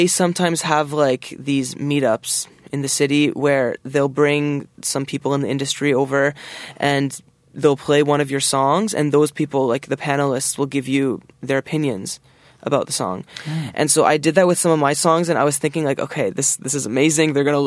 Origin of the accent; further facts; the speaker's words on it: Ottawa, Ontario, Canada; born there; now in Toronto, Canada; I was born in Ottawa, and I moved to Toronto 8 years ago.